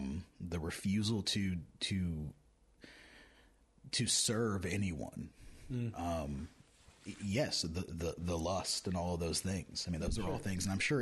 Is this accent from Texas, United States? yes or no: no; Indiana, United States; I was born and raised in Indiana.